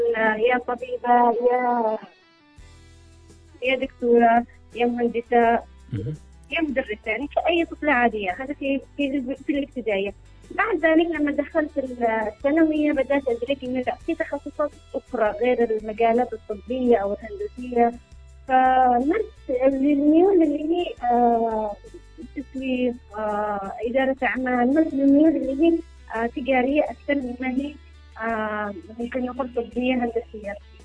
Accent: Aden, Yemen; أنا من مواليد عدن وتربيت في عدن وعشت في عدن فترة من الوقت، وبعد أن انتقلنا الثانوية والجامعة انتقلنا لعدعيل.

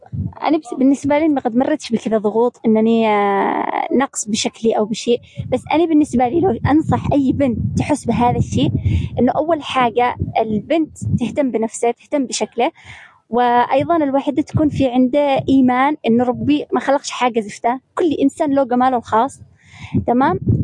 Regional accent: Yemen; نشوف في بعض مدن نائية عندنا باليمن زي ريم مثلا

